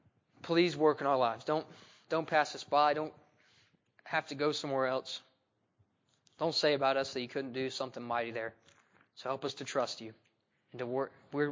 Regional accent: Ohio, United States; So that means I grew up in Southwest Ohio, and I grew up in one of those towns that are so small. You know, in Ohio, when the city's not big enough, it's not a city, it's not a town, it's a village.

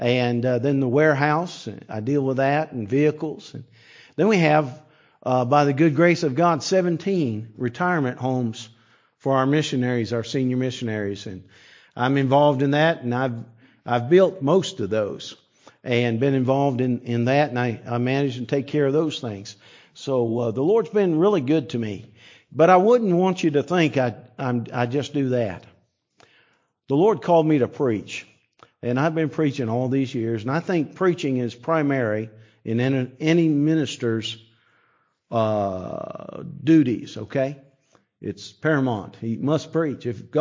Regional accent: South Carolina, United States; accent: South Carolina; And that's where I got my accent, in South Carolina.

